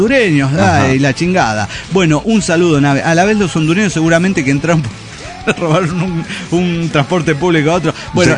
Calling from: Pachuca, Hidalgo, Mexico; de Pachuca, Hidalgo, México.

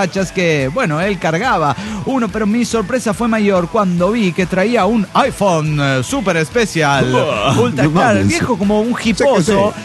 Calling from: Ensenada, Baja California, Mexico; de Ensenada, Baja Califas, México.

